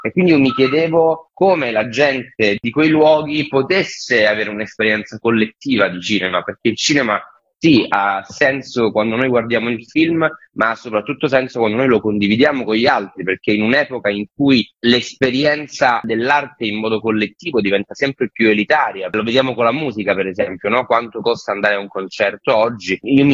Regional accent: Catanzaro, Calabria, Italy; born or raised there; now in Rome, Italy

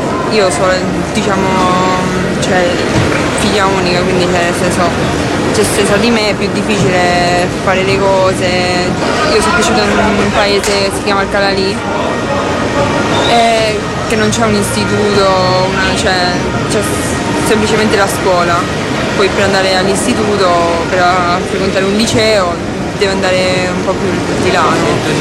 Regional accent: Spain; Italian is a second language; qui ci sono dei pericoli che in Spagna, soprattutto nel mio paese, non ci stanno proprio.

